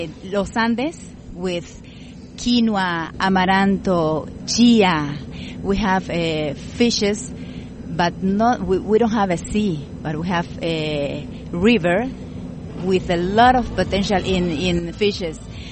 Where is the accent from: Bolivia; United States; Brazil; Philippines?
Bolivia; I come from Bolivia